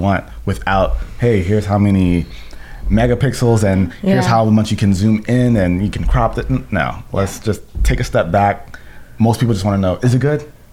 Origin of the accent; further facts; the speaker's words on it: Brooklyn, New York, United States; We're both from Brooklyn. We've known each other since high school.